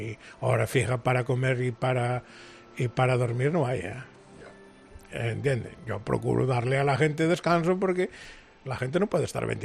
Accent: A Coruña, Galicia, Spain; Yo de Coruña, Puente Cesa.

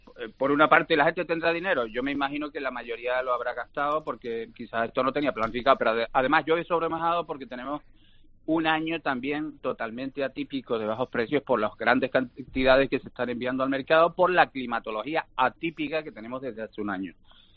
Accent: Canary Islands, Spain; yo tengo una pequeña, herencia familiar. Procedo del norte de La Palma

